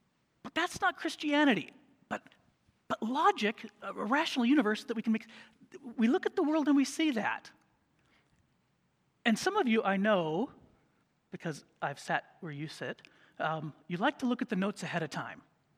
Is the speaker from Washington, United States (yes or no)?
yes; Yakima, Washington, United States; I grew up in Yakima, and Yakima wasn't the most cosmopolitan towns. When I first moved to Yakima in 1969, we had two stations, NBC and CBS